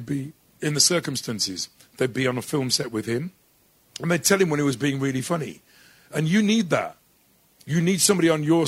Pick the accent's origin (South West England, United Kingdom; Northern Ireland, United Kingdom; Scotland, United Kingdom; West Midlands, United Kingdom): West Midlands, United Kingdom; Dudley; I always thought of myself as I'm a Dudley kid and I'm from Dudley.